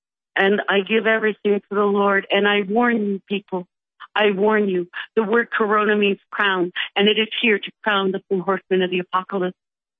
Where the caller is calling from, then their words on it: Colorado, United States; I am calling from Southern Colorado.